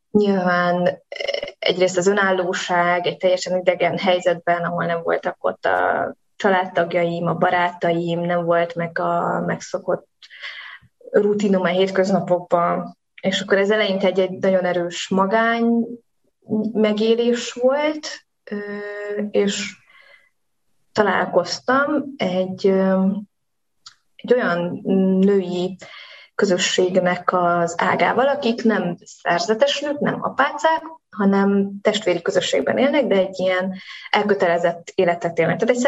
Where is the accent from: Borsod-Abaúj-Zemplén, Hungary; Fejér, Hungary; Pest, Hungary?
Pest, Hungary; Solymár; born or raised there